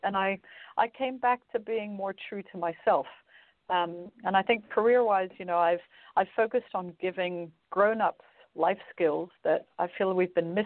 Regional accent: New York, United States; born there; accent: strange; also born or lived in Asia; So I have a strange accent. I was born in the U.S. I was born in New York. My parents are French and Belgian.

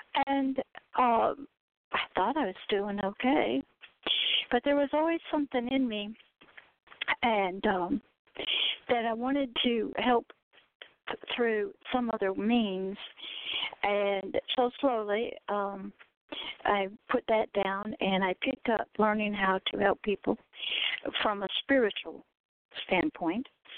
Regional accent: Plaxton, Tennessee, United States; No, I'm from Plaxton, Tennessee. That's about an hour south of Nashville.

